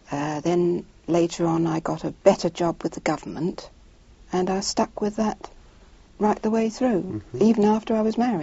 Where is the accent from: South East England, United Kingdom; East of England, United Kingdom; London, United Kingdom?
South East England, United Kingdom; Gillingham; I was born in Luton, Chatham, and brought up in Gillingham afterwards. And from there, at the age of 5, I went to Hong Kong with my father in 1920-odd. Stayed for 3 years, came back again to the same house